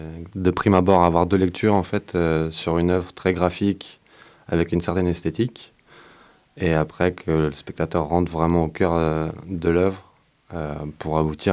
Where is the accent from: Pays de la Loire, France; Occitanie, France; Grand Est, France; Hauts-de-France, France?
Pays de la Loire, France; Nantes; je suis plus été marqué par le graffiti des années 90, à Nantes.